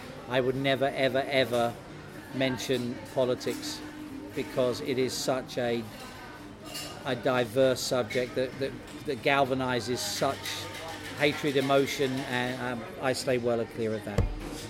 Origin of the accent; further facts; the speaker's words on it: United Kingdom; Because I'm British.